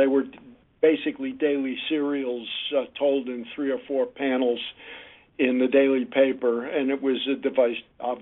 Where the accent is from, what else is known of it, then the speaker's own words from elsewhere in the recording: Chicago, Illinois, United States; Well, I grew up in Chicago. I was an only child.